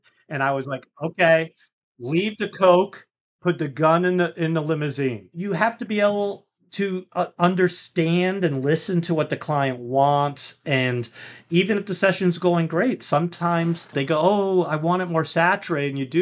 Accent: New York City, New York, United States; I'm born and raised in New York City, so everything I'm about to say happened in New York.

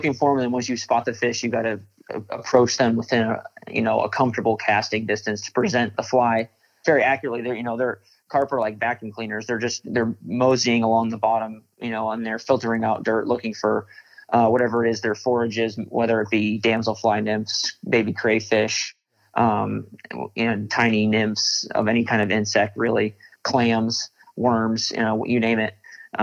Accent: Florida, United States; born there; I'm from Florida, is where I was born. And so I was really just used to grass carp.

